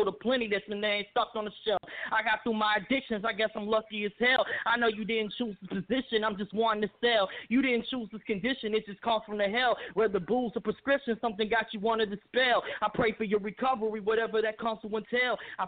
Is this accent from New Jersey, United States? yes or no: no; Memphis, Tennessee, United States; I'm from Memphis, Tennessee.